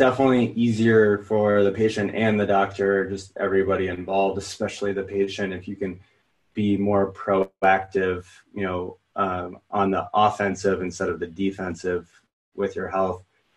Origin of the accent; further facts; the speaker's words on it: Vermont, United States; moved away as an adult; also born or lived in New Hampshire / Massachusetts; I grew up in Vermont, New Hampshire, and went to high school in Massachusetts for 2 years